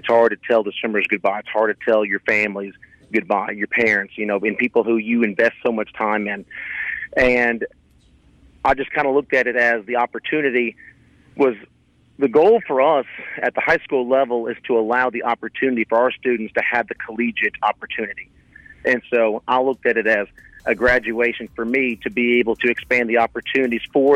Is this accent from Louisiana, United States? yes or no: yes; Thibodaux, Louisiana, United States; born there; I was born in Thibodaux, Louisiana, down the bayou.